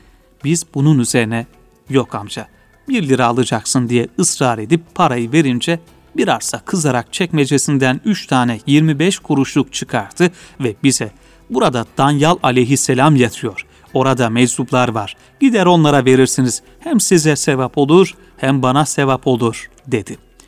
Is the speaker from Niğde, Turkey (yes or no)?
no; Keşan, Edirne, Turkey; Keşan'da doğduk. Rumi 1340 miladi 1924 yılı. Babam Malkaralı, annem Keşanlı.